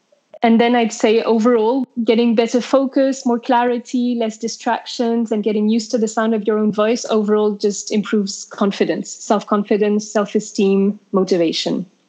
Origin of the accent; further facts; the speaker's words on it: France; accent: French; English is a second language; I'm the same with my French accent.